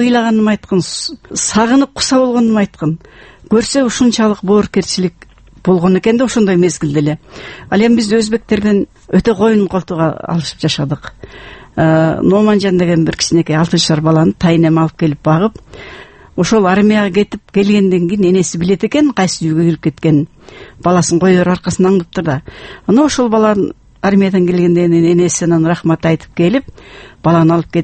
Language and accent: Kyrgyz; Osh, Osh Region, Kyrgyzstan; менин деле өзүм оштукмун биз өзбектер менен коюн колтук алыша жашадык